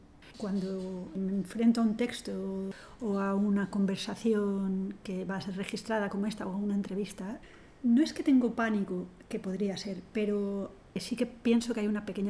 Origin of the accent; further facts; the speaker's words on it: Valencia, Valencian Community, Spain; que vengo de Valencia